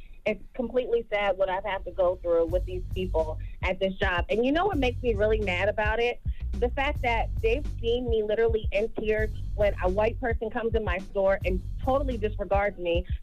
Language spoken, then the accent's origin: English; New Jersey, United States; I'm the only black person who works in my job. I'm from New Jersey, so, like, I'm not used to this blatant racism.